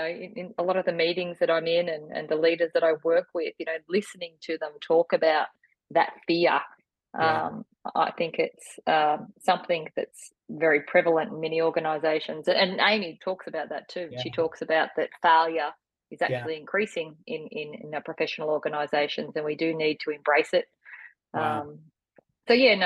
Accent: Victoria, Australia; now in Kiama, Australia; In actual fact, I'm originally from Victoria, so Kiama was a bit of a holiday destination for us many, many moons ago

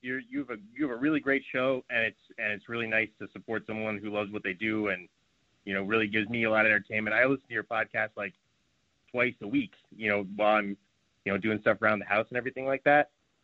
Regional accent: Pennsylvania, United States; She's from Pittsburgh. I'm from Pennsylvania. So, you know, it makes sense.

